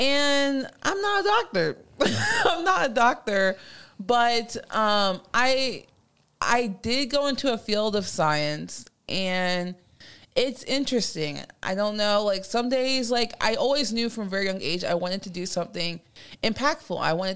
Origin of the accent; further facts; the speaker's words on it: Dayton, Ohio, United States; born there; So I was born in Dayton, Ohio. First generation, as many of you guys may know, Nigerian-American